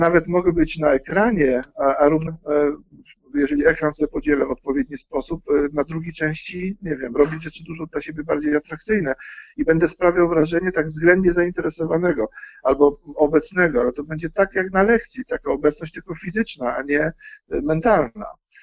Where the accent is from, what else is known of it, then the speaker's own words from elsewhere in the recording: Greater Poland Voivodeship, Poland; Wielkopolaninem. Mhm. Dla mnie praca od podstaw jest taka kluczowa.